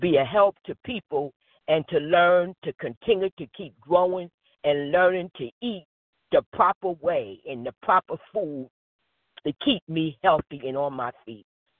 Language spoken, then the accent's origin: English; Newark, New Jersey, United States; because I came from Newark, and we didn't have what we just wanted to pick.